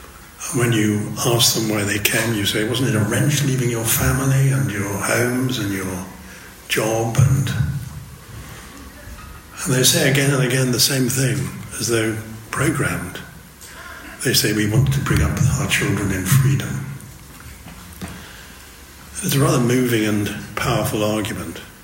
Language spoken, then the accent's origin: English; Hong Kong; We're all from Hong Kong.